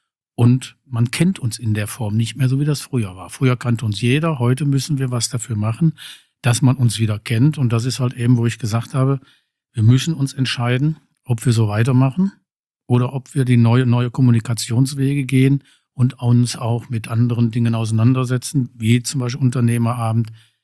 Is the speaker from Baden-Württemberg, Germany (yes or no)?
no; Kirchhellen, North Rhine-Westphalia, Germany; Ja, ich bin gebürtig aus Kirchhellen. Oh, immer da.